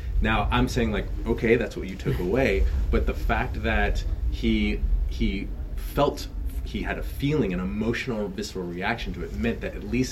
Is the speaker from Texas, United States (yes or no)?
no; Seattle, Washington, United States; I grew up in Seattle, we marched a lot.